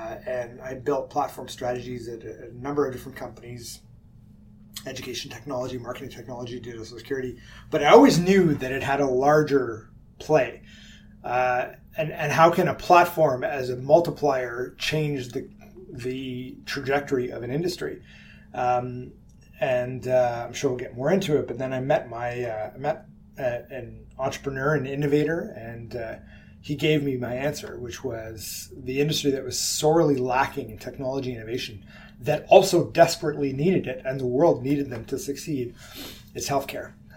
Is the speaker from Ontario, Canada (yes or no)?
yes; Kingston, Ontario, Canada; Went back to my hometown of Kingston, went to Queen's University, did my MBA there